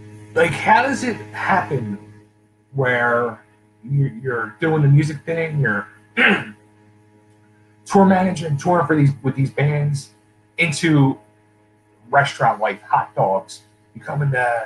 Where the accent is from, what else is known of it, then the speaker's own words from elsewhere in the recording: Pennsylvania, United States; like when I was a young kid, 18, I owned a pizza shop. I'm from Philadelphia area.